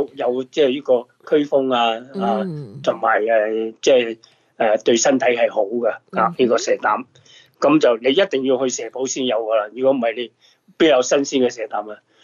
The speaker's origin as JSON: {"language": "Cantonese", "region": "Guangdong", "country": "China", "said": "喺我哋廣東人嚟講"}